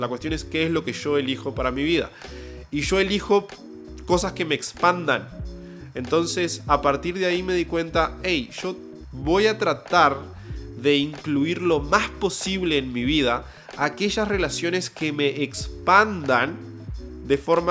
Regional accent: San José de Mayo, San José, Uruguay; also born or lived in Montevideo; yo estuve muy atado a un pueblo muy pequeño que se llama San José de Mayo. Para los que conozcan, yo soy de Uruguay, no soy argentino, como la gran mayoría de personas piensa.

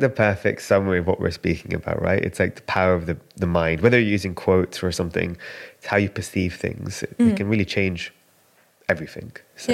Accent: London, United Kingdom; So growing up, my grandma used to come from India. You know, me and my sister were born and raised in London.

